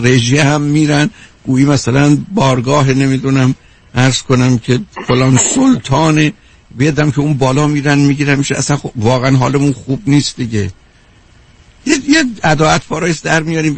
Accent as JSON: {"language": "Persian", "town": "Shiraz", "region": "Fars", "country": "Iran", "said": "یه مختصر آبرویی هم که ما شیرازی ها نداشتیم"}